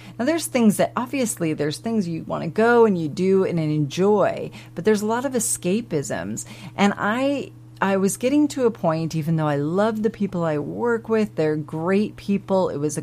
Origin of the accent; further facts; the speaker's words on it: United States; now in United Kingdom; obviously we're American, but we live in the UK.